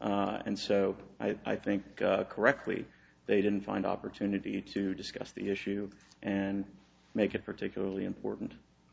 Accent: Texas, United States; I will tell you that I'm from Texas, and in Texas we have all kinds of pronunciations.

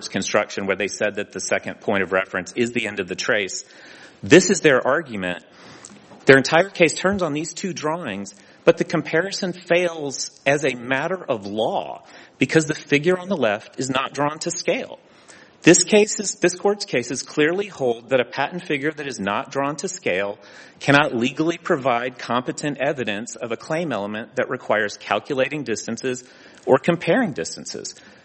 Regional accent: Texas, United States; I'm from Texas.

